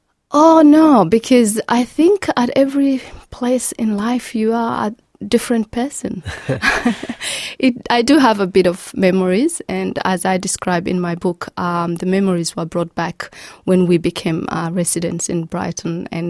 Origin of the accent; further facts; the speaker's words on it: Kenya; also born or lived in Somalia; I grew up in Kenya, actually. I was only 4 years of age when I left Somalia